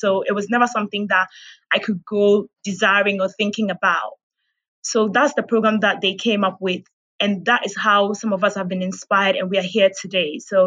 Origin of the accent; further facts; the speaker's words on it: Ghana; I grew up in Ghana. I was raised pretty much from my dad. So I did all my schooling in Ghana.